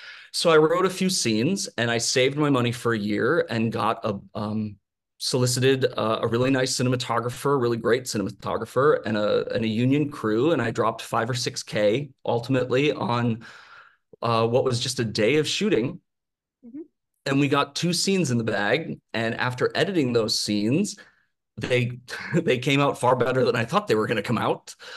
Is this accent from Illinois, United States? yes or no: no; Wisconsin, United States; I grew up in Wisconsin. So not too different from Missouri, born and raised for 18 years. And I knew from breath one that I didn't belong in Wisconsin.